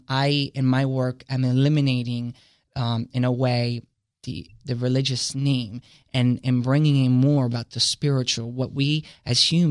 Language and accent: English; Italy; even though I come from Italy and it's a Catholic-based society culture